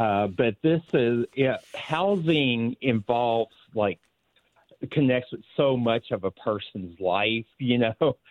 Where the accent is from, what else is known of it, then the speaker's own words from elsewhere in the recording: Kentucky, United States; I grew up in the California neighborhood